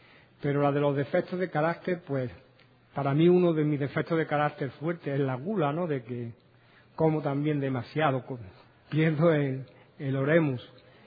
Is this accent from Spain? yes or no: yes; Barcelona, Catalonia, Spain; soy alcohólico. Y vengo de Barcelona, ¿no? De España.